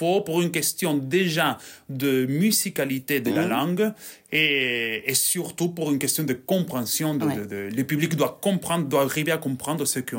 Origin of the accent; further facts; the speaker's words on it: Buenos Aires, Argentina; French is a second language; now in France; Alors, je suis né à Buenos Aires. J'ai commencé en chantant du tango.